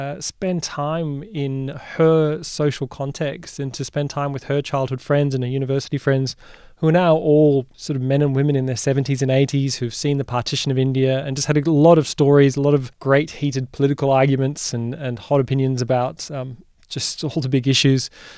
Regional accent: Australia; born there; I was born in Australia, my dad's British, my mum's Indian, but my mum, who has been living in Australia for like 40 years

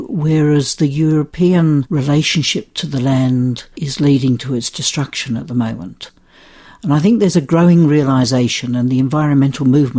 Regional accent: Australia; The historical thing, I think, is to some extent peripheral to the nature of being Australian. We're much more comfortable now about talking about our convict past, perhaps.

